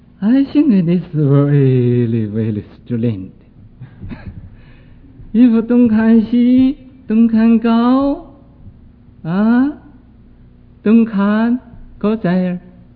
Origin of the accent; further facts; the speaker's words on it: China; 不知道还知道哦，我是中国人，没有法子忘了，这个就是个麻烦。